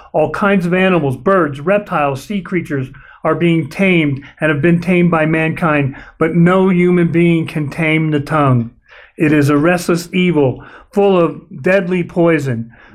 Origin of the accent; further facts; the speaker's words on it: New Jersey, United States; Sometimes I use the excuse I'm from North Jersey and I'm a sailor, but it's not good enough. It is not a good enough excuse. It is, the vernacular I grew up with was terrible.